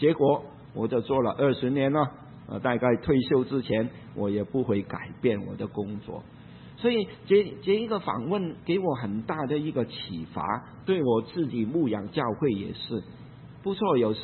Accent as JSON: {"language": "Chinese", "country": "Hong Kong", "tie": "born or raised there", "said": "在我香港长大的时候"}